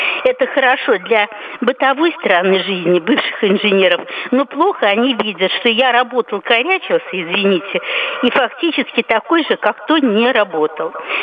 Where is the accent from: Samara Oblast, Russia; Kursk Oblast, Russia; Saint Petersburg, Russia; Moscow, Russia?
Moscow, Russia; я из Москвы